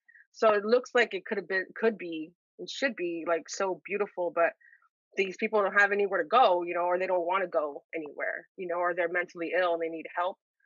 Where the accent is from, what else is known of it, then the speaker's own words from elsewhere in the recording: Santa Maria, California, United States; but also like even having kids and growing up in Santa Maria, I was like, I got to get my kids out of here just to experience more.